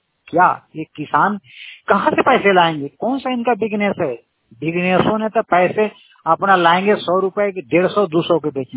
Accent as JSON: {"language": "Hindi", "town": "Tugra", "region": "Jharkhand", "country": "India", "lives_now": "Daltonganj, India", "said": "पलामू से मैं करीब अपने घर टुगरा गांव से करीब 16 किलोमीटर की दूरी पर डाल्टे में शहर में हूँ।"}